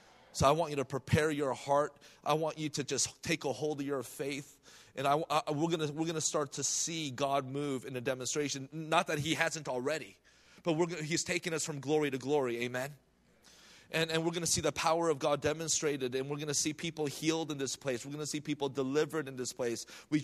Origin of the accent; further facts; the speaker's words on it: California, United States; So I go from beautiful Southern California. I'm born and raised in the Bay Area.